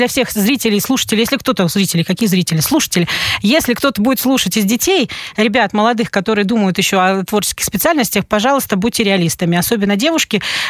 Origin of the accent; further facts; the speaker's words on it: Omsk, Omsk Oblast, Russia; То есть я из Омска, они из Омска.